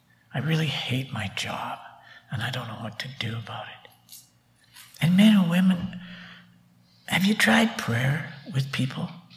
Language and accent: English; Calgary, Alberta, Canada; I grew up in Crescent Heights Baptist Church in Calgary, went to university there